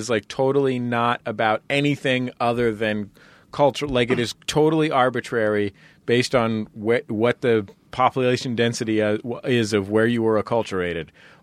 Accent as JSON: {"language": "English", "town": "San Francisco", "region": "California", "country": "United States", "said": "I'm from San Francisco and my wife is from Marin County."}